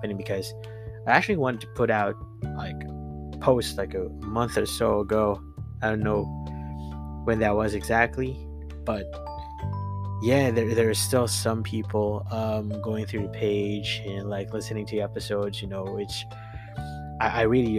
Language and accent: English; Philippines; as a Filipino, you know, everyone has their own opinion on a thing